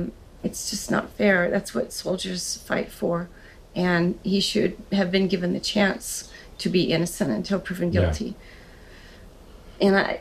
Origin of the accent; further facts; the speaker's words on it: United States; And I'm an American, and I feel that as an American, we are innocent until proven guilty.